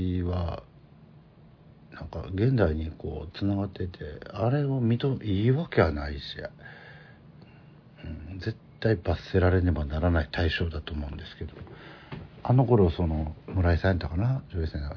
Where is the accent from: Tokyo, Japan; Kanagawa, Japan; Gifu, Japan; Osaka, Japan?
Osaka, Japan; 私はその大阪府の土居中出身、南河内郡というところですからね、さっきも喋りましたみたいにイノシシが出るようなとこ住んでましたから